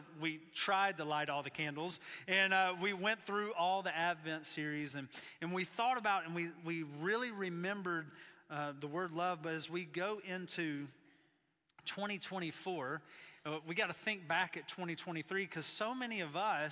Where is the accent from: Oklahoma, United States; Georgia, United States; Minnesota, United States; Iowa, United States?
Georgia, United States; we were riding around my hometown in Georgia